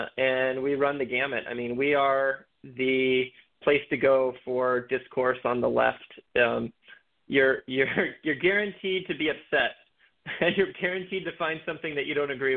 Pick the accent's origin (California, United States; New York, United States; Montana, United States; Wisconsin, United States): Montana, United States; I grew up in Montana, and there was a lot of similarities as far as community goes and connection to the food culture